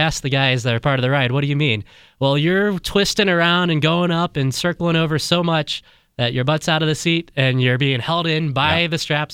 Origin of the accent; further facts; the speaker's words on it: Akron, Ohio, United States; It does, and being an Akron, growing up in Akron, is right down the street from me in Canton